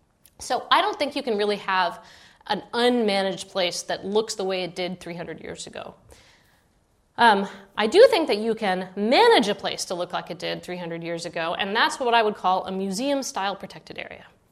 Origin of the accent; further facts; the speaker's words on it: Seattle, Washington, United States; growing up, I grew up in Seattle. I would go camping and hiking in the old growth forest there.